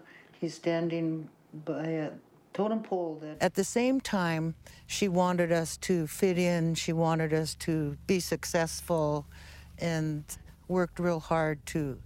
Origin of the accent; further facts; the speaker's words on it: Juneau, Alaska, United States; Growing up in Juneau was a mixed bag. There was no Tlingit history or culture in the schools. Our parents and grandparents were disciplined for speaking their language.